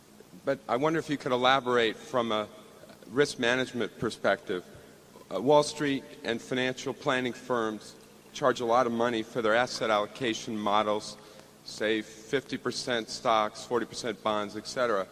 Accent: Los Angeles, California, United States; from Los Angeles.

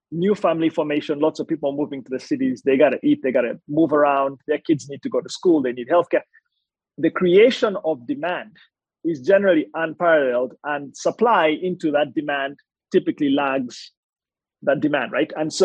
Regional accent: Kampala, Central Region, Uganda; So if I think back to growing up in Kampala, which is the capital of Uganda

